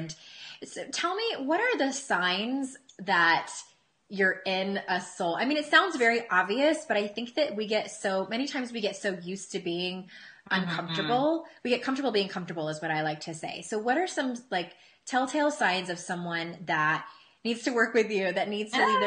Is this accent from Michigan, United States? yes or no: no; San Diego, California, United States; I grew up in San Diego, so a lot of them went to USC or UCLA